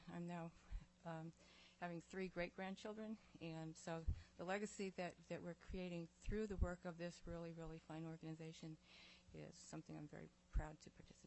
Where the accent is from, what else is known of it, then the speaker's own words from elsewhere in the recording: Fairbanks, Alaska, United States; I'm from Fairbanks, born and raised, lived there all my life